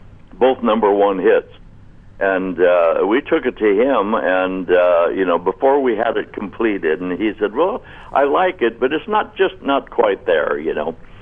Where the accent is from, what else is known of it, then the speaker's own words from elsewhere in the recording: Tacoma, Washington, United States; born there; I was born in Tacoma, Washington, and that's where we started, actually.